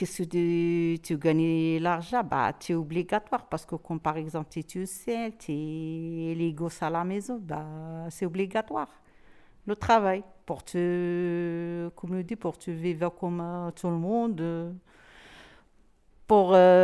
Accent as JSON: {"language": "French", "country": "Algeria", "tie": "born or raised there", "second_language": "French", "moved": "as an adult", "lives_now": "France", "said": "J'ai grandi à l'Algérie, c'est pas ici. J'ai entré à la France en 2002."}